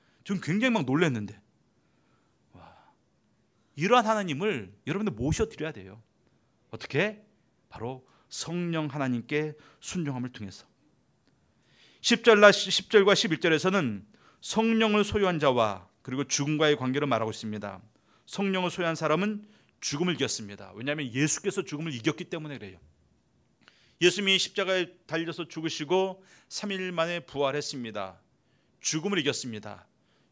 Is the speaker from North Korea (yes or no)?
no; South Korea; 그래서 내가 어디서 어떤 삶을 살아도 저는 한국 사람이에요.